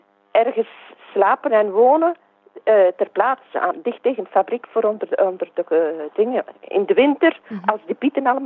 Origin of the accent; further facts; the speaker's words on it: Buggenhout, Flanders, Belgium; born there; also born or lived in Antwerp; Mijn geboortestreek is Buggenhout.